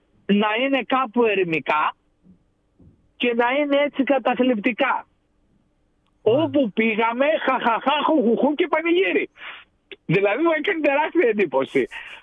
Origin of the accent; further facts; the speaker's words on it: Greece; επειδή εγώ μεγάλωσα στην Ελλάδα στη δεκαετία του 70